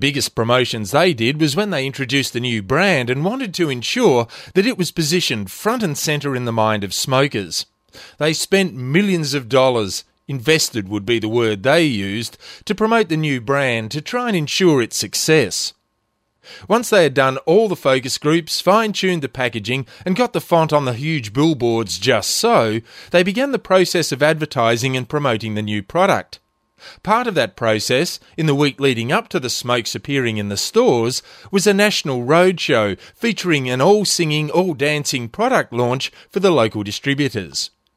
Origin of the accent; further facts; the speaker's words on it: Tasmania, Australia; which means my home state's natural resources will be further plundered and destroyed